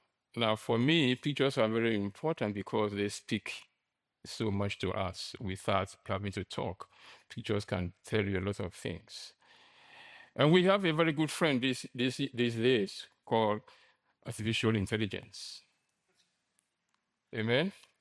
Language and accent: English; Nigeria; born there; I was born in Nigeria, in Africa, where there are lots of demons.